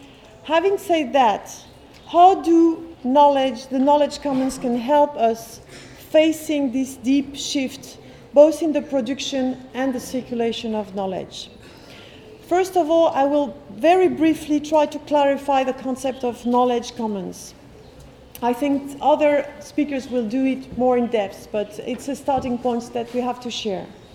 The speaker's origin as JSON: {"language": "English", "country": "France", "said": "I come from France, from an organization called VECAM"}